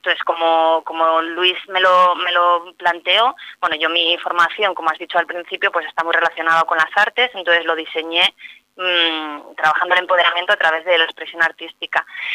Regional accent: Vitoria, Basque Country, Spain; yo he estado viviendo fuera muchos años, soy de Vitoria, pero he estado viviendo muchos años fuera, entonces hace 3 años llegué a Vitoria

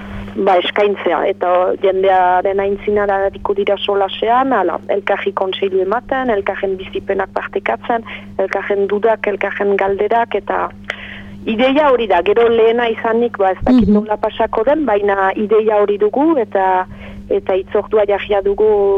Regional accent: Saint-Jean-Pied-de-Port, Nouvelle-Aquitaine, France; now in Bayonne, France; ni Baionan biziniz da Garazikoa naiz

